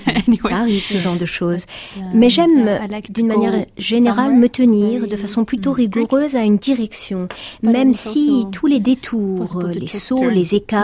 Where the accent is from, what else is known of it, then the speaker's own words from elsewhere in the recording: Vienna, Austria; French is a second language; J'ai été initiée à ça très jeune. J'ai grandi à Vienne.